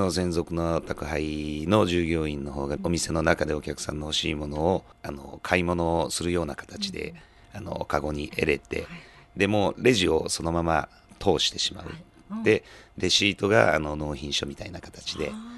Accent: Seto, Aichi, Japan; 僕もあの瀬戸で生まれて瀬戸で育った人間ですから、やっぱり頑張って瀬戸を守っていきたいと思っとるんで

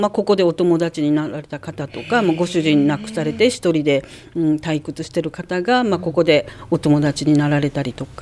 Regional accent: Kyushu, Japan; で、私が九州の出身なものですから

